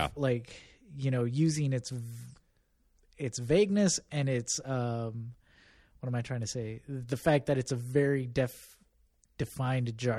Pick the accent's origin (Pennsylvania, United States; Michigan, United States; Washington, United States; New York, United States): Michigan, United States; And yes, I'm from Michigan originally.